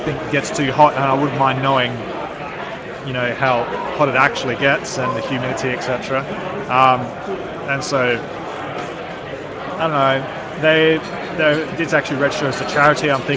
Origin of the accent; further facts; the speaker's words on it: Adelaide, South Australia, Australia; I'm from Adelaide, which both warm and dry.